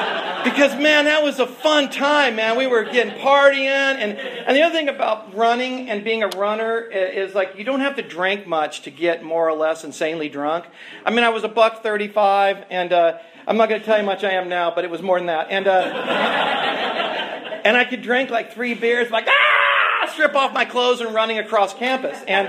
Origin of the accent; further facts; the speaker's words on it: Lompoc, California, United States; Was I was raised in Lompoc. My dad was stationed in the Air Force, and I went to La Prisma School.